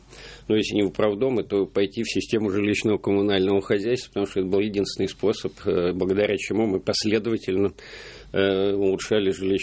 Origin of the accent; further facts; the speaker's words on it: Moscow, Russia; И поскольку я вырос на берегу Москва-реки, и еще тогда кольцевой не было